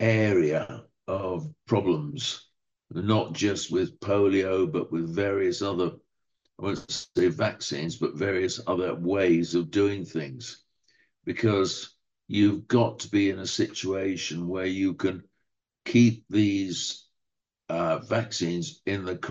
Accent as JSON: {"language": "English", "region": "Scotland", "country": "United Kingdom", "tie": "born there", "also_born_or_lived": "Hong Kong / Japan / Kenya / Washington DC, United States", "said": "As you can tell from my accent, I'm certainly not Irish. I was born in Scotland, brought up. I won't say in the UK, peripatetic. I grew up in Hong Kong, Japan, Kenya, Washington DC, all over the place."}